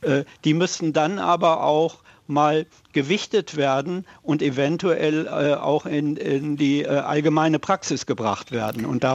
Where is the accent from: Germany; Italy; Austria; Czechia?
Germany; Schleswig-Holstein; Und ich komme ja aus Schleswig-Holstein